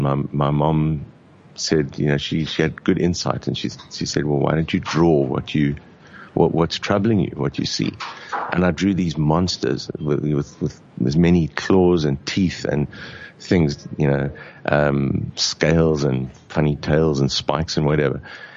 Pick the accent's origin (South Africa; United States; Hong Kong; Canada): South Africa; I'm saying I'm from South Africa.